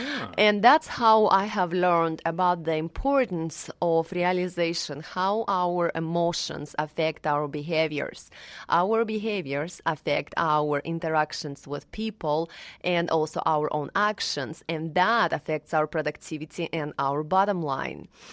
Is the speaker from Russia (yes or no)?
yes; Russia; Yes, I come here from Russia, and I have been raised in a very abusive family with a single mother